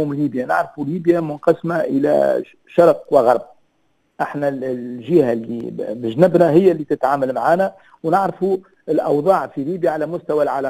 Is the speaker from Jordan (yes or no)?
no; Tunisia; احنا يعني من تونس اليوم ما هيش في احسن احوالها